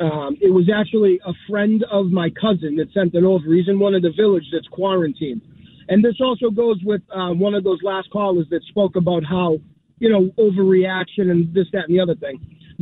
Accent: Boston, Massachusetts, United States; I'm actually calling because I'm originally from the North End, and I still have family that's over in Italy.

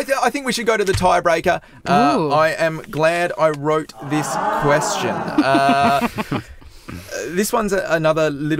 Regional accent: Australia; my home country of Australia.

